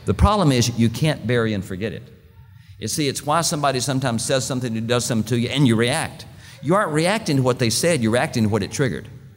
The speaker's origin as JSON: {"language": "English", "town": "Montgomery", "region": "Alabama", "country": "United States", "said": "You know, I was I'm from Montgomery, Alabama. I lived here for 33 years."}